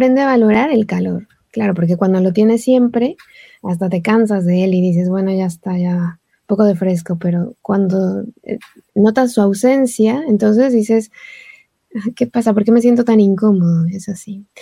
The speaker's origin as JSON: {"language": "Spanish", "country": "Mexico", "moved": "yes", "said": "Yo vengo de México y he llegado a un lugar donde hace mucho frío y viento"}